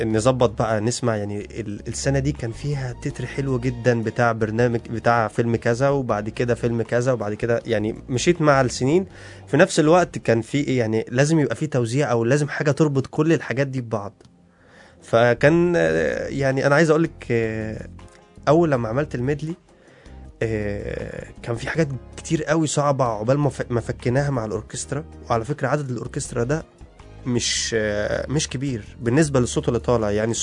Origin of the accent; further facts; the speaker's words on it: Egypt; في ناس يعني عندنا في مصر بتعمل موسيقى تصويريه رهيبه